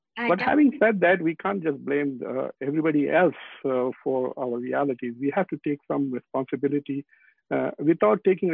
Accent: United States; I am an American, Yasser Qadhi is an American. So it is our ideas which are part of American ideas.

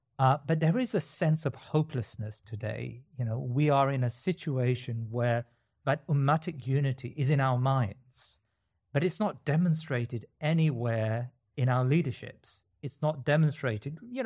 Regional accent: India; And I'm from India

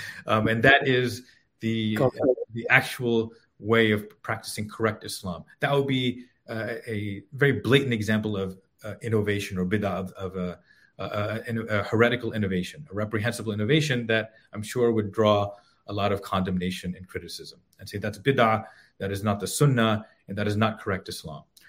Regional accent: Edinburgh, Scotland, United Kingdom; born there; I was born in Edinburgh, Scotland.

